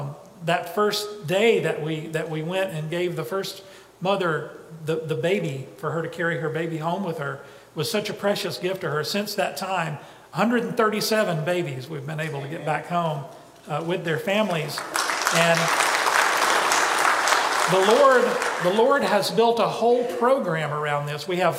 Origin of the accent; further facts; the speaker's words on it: the South, United States; now in Egypt; I'm a southerner from the United States, and I'm here in South Egypt to be with y'all here.